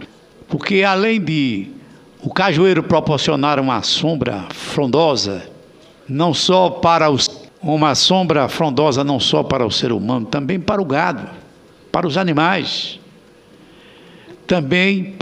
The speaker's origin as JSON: {"language": "Portuguese", "region": "Rio Grande do Norte", "country": "Brazil", "tie": "born there", "said": "porque eu nasci no Rio Grande do Norte, que tem o maior cajueiro do mundo."}